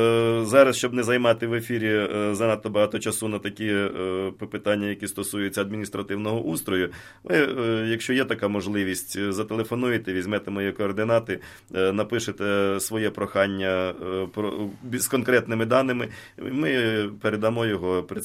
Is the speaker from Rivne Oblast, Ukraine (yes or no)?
yes; Korets, Rivne Oblast, Ukraine; Земляки, кажу, я з Корця.